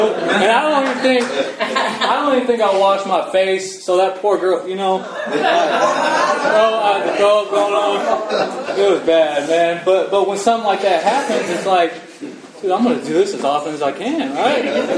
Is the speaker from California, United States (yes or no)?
yes; El Sobrante, California, United States; I grew up in El Sobrante, man. My mom's like the greatest person in the world.